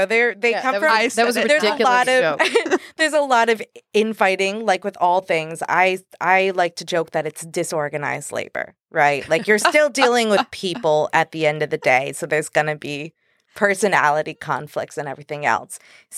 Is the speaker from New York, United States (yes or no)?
no; North Kingstown, Rhode Island, United States; also born or lived in Warwick; I've lived in the state most of my conscious life. I'm from North Kingstown and Warwick. I claim them both, I guess.